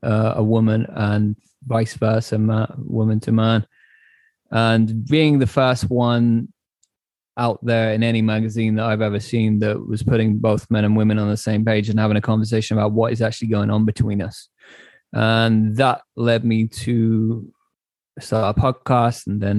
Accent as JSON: {"language": "English", "country": "United Kingdom", "tie": "born there", "said": "on the street in London, where I was living at that point. And I'm British born. And so back at 28, I was an entrepreneur"}